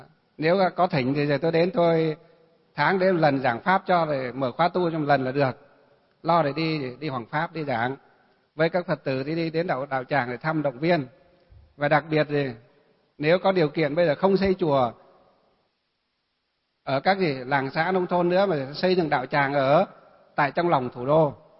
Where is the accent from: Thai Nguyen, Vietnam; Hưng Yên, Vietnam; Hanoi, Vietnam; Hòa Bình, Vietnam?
Hòa Bình, Vietnam; Mấy chục Phật tử ở trong tỉnh Hòa Bình là quê hương của tôi đó